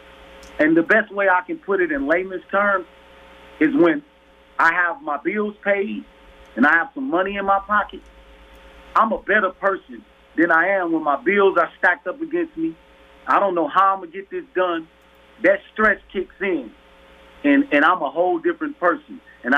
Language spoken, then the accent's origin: English; Milwaukee, Wisconsin, United States; Because I grew up in the Milwaukee that had the big manufacturing boom.